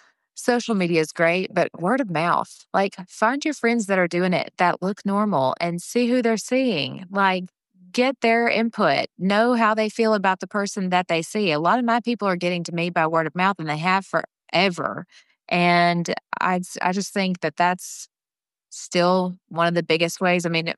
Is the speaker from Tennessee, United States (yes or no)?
yes; Pulaski, Tennessee, United States; I do Botox and Dysport in my hometown in Pulaski once a month